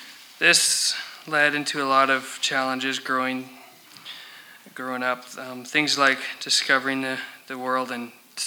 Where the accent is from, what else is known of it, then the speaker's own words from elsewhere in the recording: Three Hills, Alberta, Canada; born there; For those of you who don't know me … I was born in Three Hills into a large family. I have 5 brothers and 5 sisters.